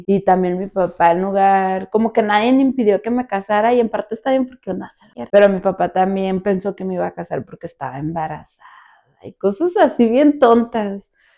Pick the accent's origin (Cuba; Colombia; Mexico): Mexico; Tijuana, Baja California; also born or lived in Chihuahua, Mexico; Pues yo nací en Chihuahua, Chihuahua, solo que pues se podría decir que soy una chihuahuita tijuanera, porque pues llegué aquí siendo bebé de un año, yo creo.